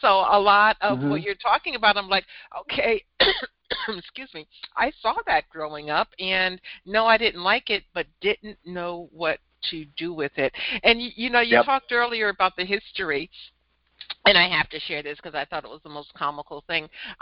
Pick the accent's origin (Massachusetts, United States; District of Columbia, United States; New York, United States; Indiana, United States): New York, United States; Guilderland; I'm from Gilderland, which mm-hmm. is very much upper class bedroom community.